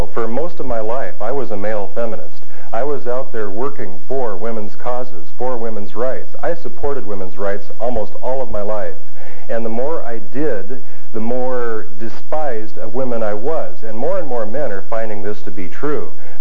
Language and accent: English; United States; But well, maybe in Canada it's different. I don't know. I'm from the States.